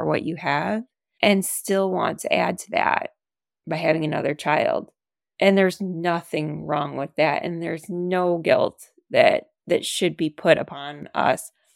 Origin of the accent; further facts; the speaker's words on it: Detroit, Michigan, United States; now in Chicago, United States; We love Chicago. We are from Michigan. Go Lions! And I'm from the Detroit area.